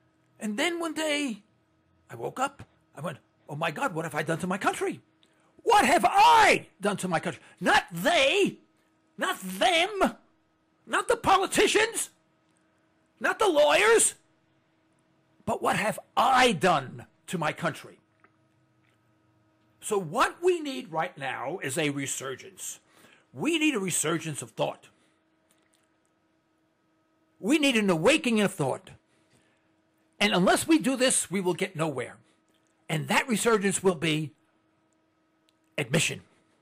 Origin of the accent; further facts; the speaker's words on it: Harlem, New York, United States; I'm from Harlem. He's not from Harlem. You can't get the Harlem out of me, and you can't put the Harlem in him.